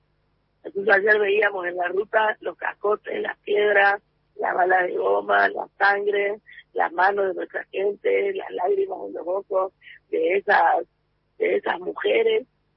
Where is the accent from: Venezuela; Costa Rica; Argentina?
Argentina; Jujuy; desde La Quiaca les mando, yo soy de Jujuy